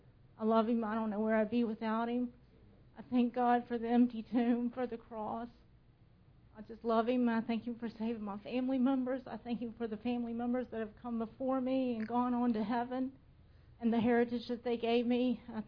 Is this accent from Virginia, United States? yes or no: yes; Powhatan, Virginia, United States; I'm from Powhatan, and I love it here